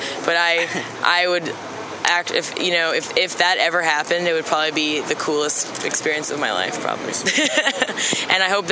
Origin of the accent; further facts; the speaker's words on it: New England, United States; I just, you know, I grew up in New England until I was like six, so my whole family's Catholic. We moved down to Alabama. Everyone there's Baptist.